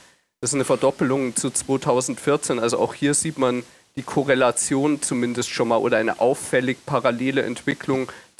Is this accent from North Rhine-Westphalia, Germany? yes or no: no; Munich, Bavaria, Germany; Ich bin Münchner.